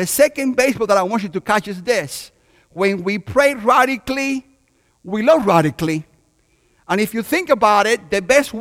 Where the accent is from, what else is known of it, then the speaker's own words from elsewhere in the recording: Havana, Cuba; And in Cuba, I was born in Havana, Cuba, which is the capital of baseball, the world capital of baseball.